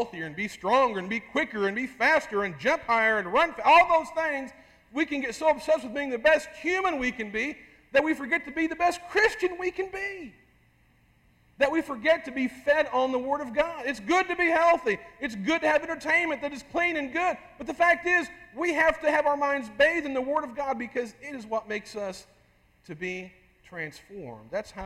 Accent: Midwest, United States; One of the memories I will never forget is being a boy in the summertime, growing up in the Midwest.

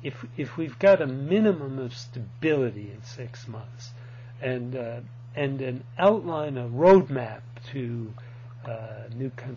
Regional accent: United States; Well, you know, I spent 10 years as an American diplomat in Italy.

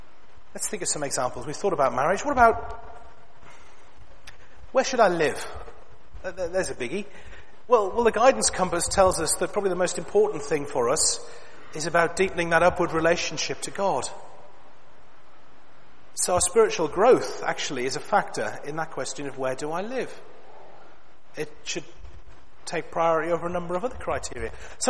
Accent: Sunderland, North East England, United Kingdom; Up in Sunderland, my hometown, they're bulldozing council houses, bulldozing council estates

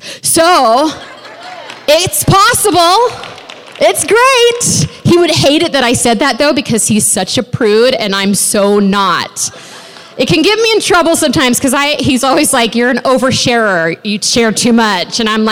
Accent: Pacific Northwest, United States; now in California, United States; I grew up in the Northwest, and my husband and I are pastoring in North San Diego County, and we've been Californians, Southern Californians, for 6 years now

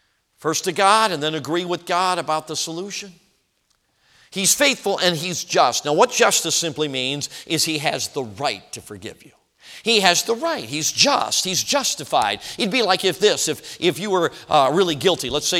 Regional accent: Chicago, Illinois, United States; I grew up in Chicago.

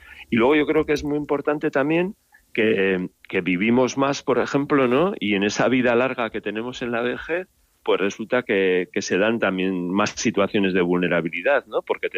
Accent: Basque Country, Spain; o yo soy del País Vasco, ¿no?

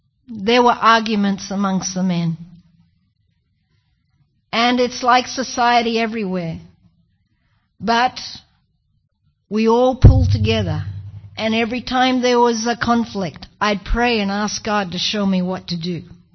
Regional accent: Australia; I'm Australian, get over it.

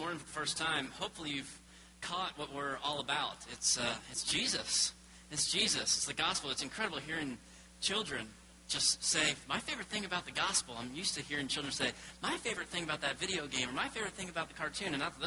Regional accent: Florida, United States; I grew up in South Florida, in West Palm Beach is where I went to college.

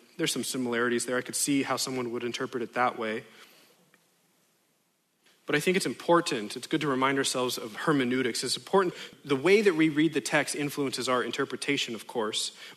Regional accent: Los Angeles, California, United States; And I understand that I'm from Los Angeles, California, and I'm preaching to a room filled with people whose toddlers know more about farming than I do.

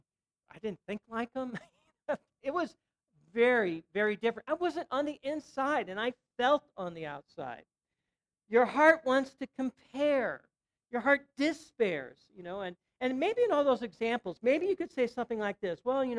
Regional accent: St. Louis, Missouri, United States; but I wasn't a Southerner. I was a Midwesterner. I'm from St. Louis.

